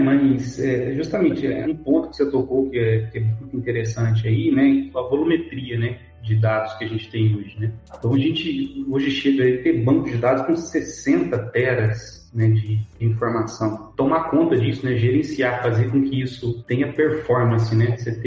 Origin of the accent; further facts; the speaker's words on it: Franca, São Paulo, Brazil; Sou aqui de Franca, capital do calçado